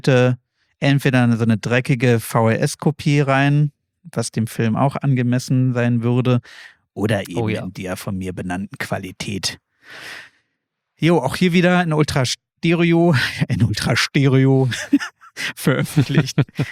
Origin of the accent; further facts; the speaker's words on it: Berlin, Germany; am Ende sprang mir dann natürlich als Berliner sofort die Tafel in die Augen